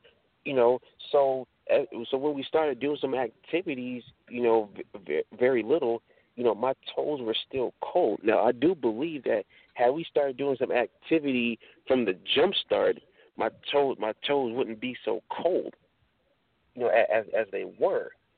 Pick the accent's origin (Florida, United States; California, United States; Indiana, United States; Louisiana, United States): Florida, United States; I'm from Florida. You know, we are warm weather people.